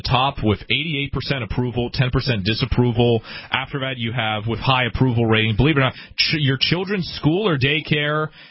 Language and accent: English; Canada; So my whole life, you know, I'm, for those of you unaware, I'm Canadian.